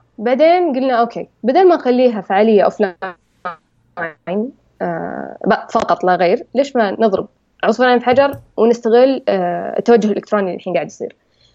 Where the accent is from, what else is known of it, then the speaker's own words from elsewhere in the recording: Saudi Arabia; بس ما أن هذه الثقافة ما هي موجودة عندنا في السعودية